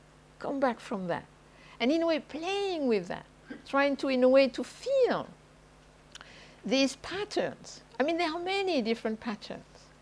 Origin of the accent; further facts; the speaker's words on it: the South, France; English is a second language; I am French from the South, so it comes more naturally to me.